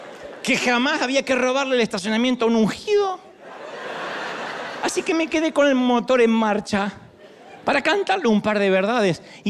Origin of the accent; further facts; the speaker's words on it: Argentina; soy argentino y soy un elegido de Dios.